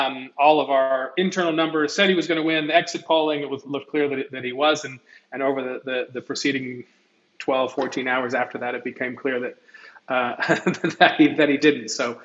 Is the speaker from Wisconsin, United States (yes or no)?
no; Washington, District of Columbia, United States; And when I grew up in Washington, D.C., and being so close to politics